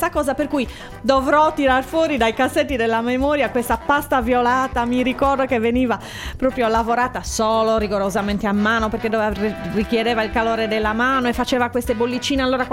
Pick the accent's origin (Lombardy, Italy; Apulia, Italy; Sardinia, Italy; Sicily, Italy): Sardinia, Italy; Oristano; io lo sai, sono di Oristano, quindi ho pensato di rifare i ravioli come li ho sempre visti fare io nella mia zona